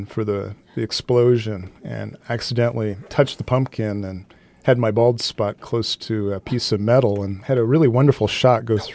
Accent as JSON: {"language": "English", "region": "Iowa", "country": "United States", "tie": "born or raised there", "said": "So I grew up in rural Iowa."}